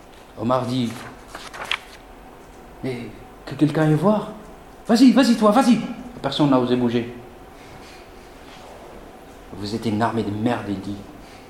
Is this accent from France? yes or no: no; Morocco; c'est une poudre blanche chez nous au Maroc qu'on utilise